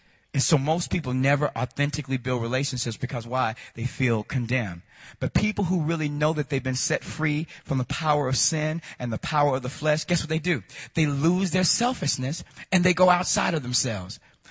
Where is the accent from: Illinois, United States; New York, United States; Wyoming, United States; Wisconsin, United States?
Illinois, United States; Chicago; I grew up in Chicago, and, you know, in the Baptist background, in the Baptist background, you know, Baptist people are different.